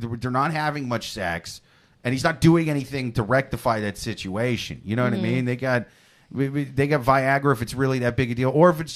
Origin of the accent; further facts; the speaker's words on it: United States; I'm an American.